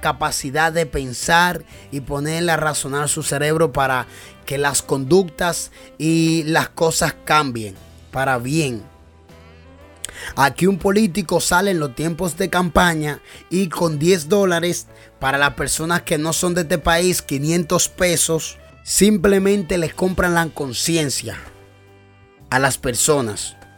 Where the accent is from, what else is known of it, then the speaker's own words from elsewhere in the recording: Dominican Republic; Lo que pasa es que es muy difícil que se dé esta situación en mi país, República Dominicana.